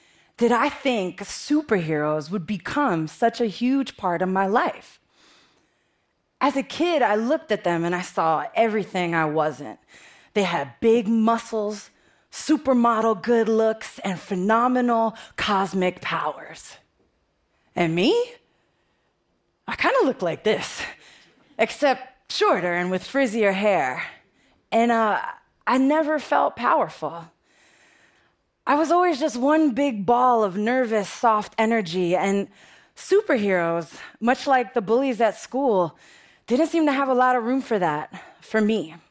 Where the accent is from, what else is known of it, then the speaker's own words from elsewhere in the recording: Bronx, New York, United States; Like I said, I'm from the Bronx, and the Bronx is tough.